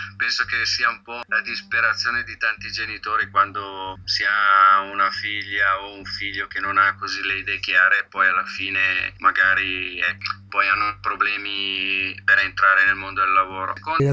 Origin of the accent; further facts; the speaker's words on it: Lecco, Lombardy, Italy; sono nato a Lecco, ho fatto la scuola, la prima elementare a Maggianico, che è un rione di Lecco, e poi dopo mi sono spostato in un altro rione che è Germanedo, nel 1969.